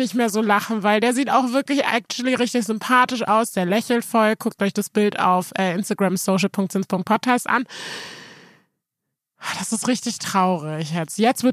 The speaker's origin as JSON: {"language": "German", "country": "Germany", "said": "Ich bin Deutsche, Mann. Wir fahren auf der Autobahn flockige 180 km/h an einem Sonntag."}